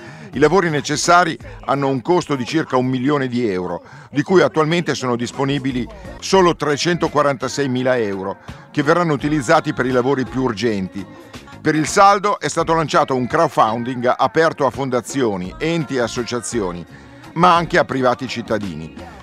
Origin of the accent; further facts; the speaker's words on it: Milan, Lombardy, Italy; La possiamo adottare anche noi che siamo di Milano